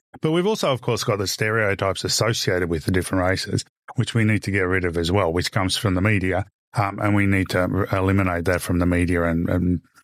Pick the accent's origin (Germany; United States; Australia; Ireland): Australia; Victoria; now in Sydney, Australia; I can talk about the fact that I grew up in Victoria and ignore the fact that I live in Sydney when I'm down there.